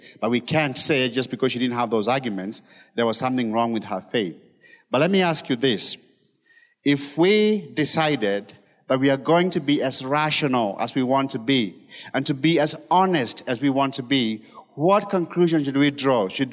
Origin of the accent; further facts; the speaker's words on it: Kijabe, Kiambu County, Kenya; moved away as an adult; also born or lived in Molo / Gilgil; I grew up here in Kenya. I grew up in part of the time in Molo, Nakuru, and in Gilgil, and then in Kijabi for most of my life growing up here. Before I went to the U.S., I was 20 years old when I went to the U.S.